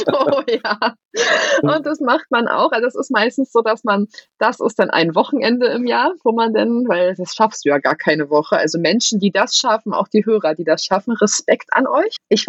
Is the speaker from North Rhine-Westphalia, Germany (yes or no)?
no; Berlin, Germany; Ich bin Berliner. Ich liebe Döner. Und ich liebe auch nur den Berliner Döner.